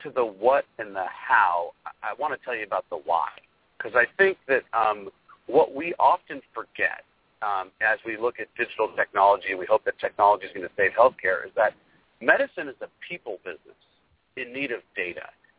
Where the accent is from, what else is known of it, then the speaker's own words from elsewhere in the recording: West Coast, United States; Partially being born and raised on the West Coast, I just wanted to see how the other half lived.